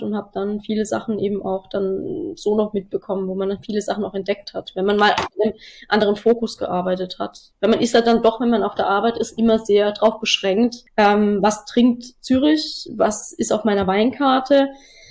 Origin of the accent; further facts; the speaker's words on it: Germany; ein bisschen Deutschland ist halt auch nicht verkehrt, weil so als Deutsche, das wird es immer geben.